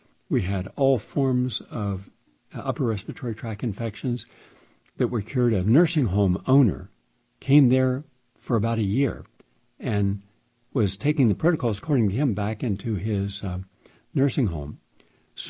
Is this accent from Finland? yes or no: no; West Virginia, United States; All of the good people in West Virginia, my home state.